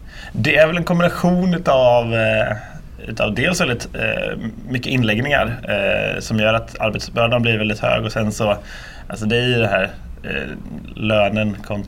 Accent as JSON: {"language": "Swedish", "town": "Lidköping", "region": "Västra Götaland County", "country": "Sweden", "lives_now": "Uppsala, Sweden", "said": "Jag är inte från Uppsala. Jag studerade där numera. Men är från början från Lidköping och inte Linköping utan Lidköping."}